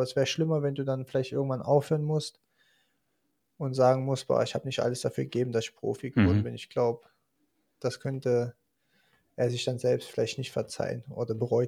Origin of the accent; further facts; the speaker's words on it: Germany; now in Austria; Schon, aber Wien ist nicht meine Heimat und ich fühle mich nicht wohl, also klar, Deutschland ist meine Heimat, ich fühle mich wohl in Österreich